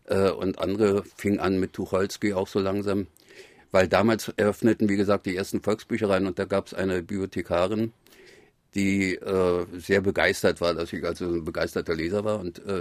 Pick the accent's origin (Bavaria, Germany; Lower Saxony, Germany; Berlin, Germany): Berlin, Germany; in die Gegend, wo ich groß geworden bin, ist afrikanisches Viertel, alles benannt nach irgendwelchen deutschen Kolonialherren.